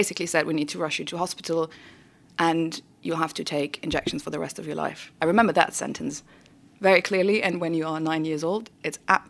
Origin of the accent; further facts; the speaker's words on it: Germany; I grew up in Germany